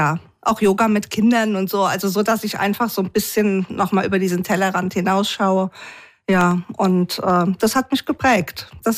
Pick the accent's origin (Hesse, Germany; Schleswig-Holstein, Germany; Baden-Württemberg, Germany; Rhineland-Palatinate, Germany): Rhineland-Palatinate, Germany; Mainz; aus Mainz, ein echtes Benzer Mädchen.